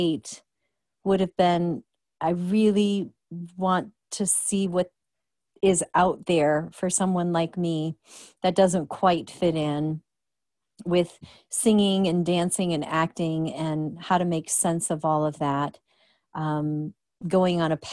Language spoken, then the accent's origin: English; Rockford, Illinois, United States; Well, I guess growing up in Rockford, Illinois, without having seen a Broadway show